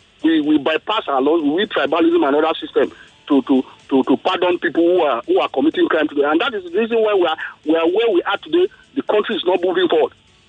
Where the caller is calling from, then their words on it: Kenya; I'm calling from Kenya.